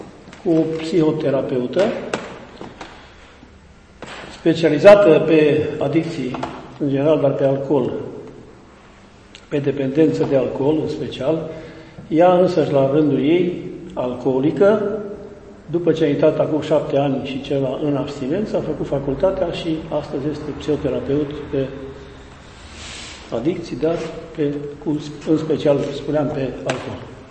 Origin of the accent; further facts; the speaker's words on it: Goreni, Romania; sunt de aici din Goreni, la 7 km și 800 de metri de aici, am cronometrat ca să știu exact. Sunt de profesie inginer agronom, zootehnist, absolvent de Institutul Agronomic din Cluj, 96.